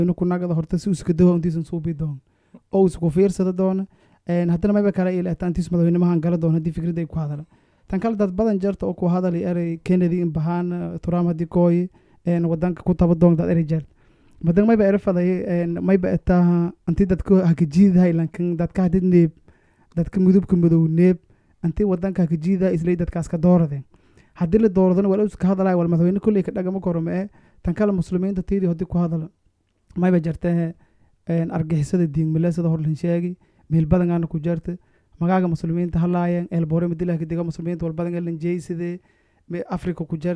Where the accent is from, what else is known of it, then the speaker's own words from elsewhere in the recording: Somalia; first language Maay; English is a second language; I think you guys don't mind that me speaking my mother tongue. Mm. I think Somali has two national languages, you know, Maya and Mahatiri.